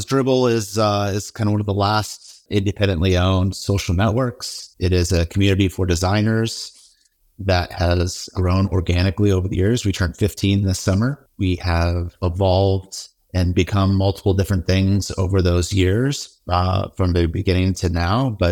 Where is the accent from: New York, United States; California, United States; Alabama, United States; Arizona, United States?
California, United States; I was raised in Silicon Valley.